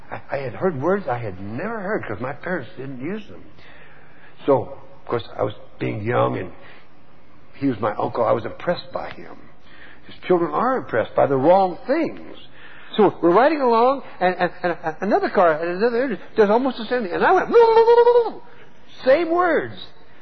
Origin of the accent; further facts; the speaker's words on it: Texas, United States; When I was a little boy, I was born and raised in Texas